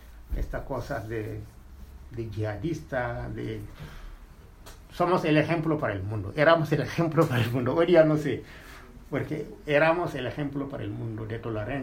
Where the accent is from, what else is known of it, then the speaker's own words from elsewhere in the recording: Dakar, Senegal; Dakar, de la capital.